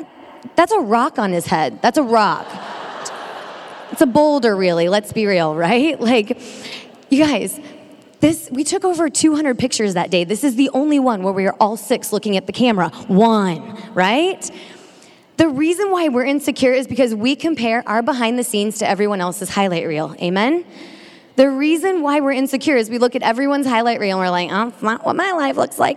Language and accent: English; Atchison, Kansas, United States; I'm from Atchison, Kansas. Anybody from Kansas here?